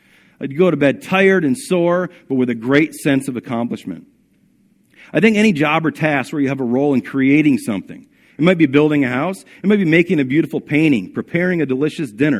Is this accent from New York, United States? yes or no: yes; New York, United States; Growing up in the Adirondacks, we had a fire going for a good portion of the year.